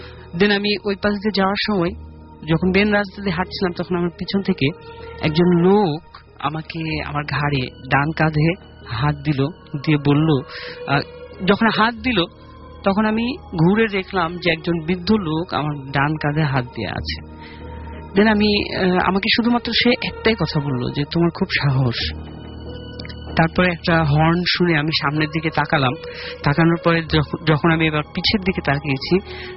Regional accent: Rajshahi, Rajshahi Division, Bangladesh; সবাই জানে যে রাজশাহী থেকে এসেছি।

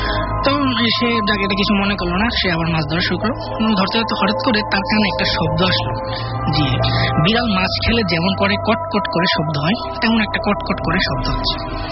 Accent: Comilla, Chittagong Division, Bangladesh; কুমিল্লা থেকে এসেছি।

